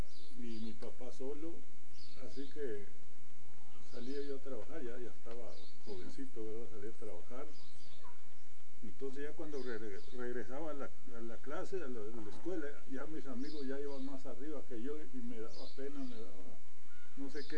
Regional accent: Clint, Texas, United States; born there; Yo nací en Clint, Texas, el día 10 de agosto de 1924.

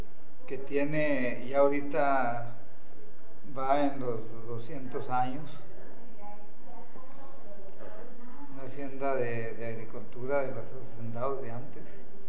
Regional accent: Escamilla, Durango, Mexico; born there; Nací en Escamilla, municipio de Canadá, Durango, el estado de Durango.

